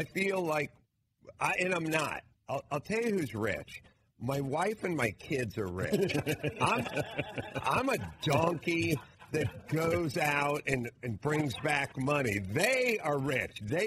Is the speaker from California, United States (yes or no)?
yes; North Hollywood, California, United States; I'm from North Hollywood. We didn't put an emphasis on brains.